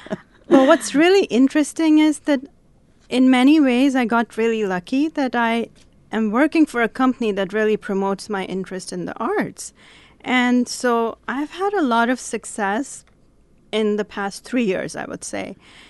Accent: Karachi, Sindh, Pakistan; Yes, yes. I grew up in Pakistan in a city called Karachi.

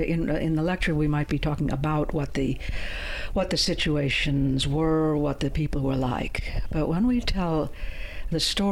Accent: Midwest, United States; Well, even though I grew up in the Midwest, I never knew any of my grandparents

